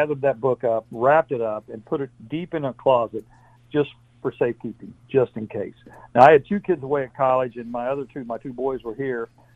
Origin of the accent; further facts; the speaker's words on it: El Dorado, United States; growing up in El Dorado, you know, my dad was worked at the water company and was the superintendent in later life.